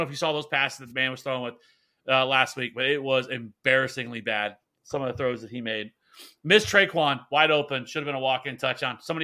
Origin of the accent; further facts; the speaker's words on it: Kansas City, Missouri, United States; Even though I am a Chiefs fan, I'm from Kansas City.